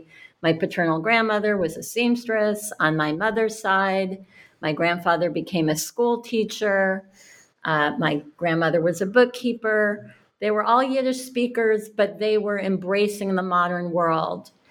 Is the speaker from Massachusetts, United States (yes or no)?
yes; Cambridge, Massachusetts, United States; But I grew up in Cambridge, Mass. I was born in 1961.